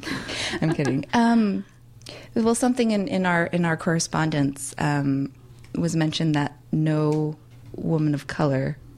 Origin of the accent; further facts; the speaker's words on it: Canada; as Canadian, as like a first generation Canadian.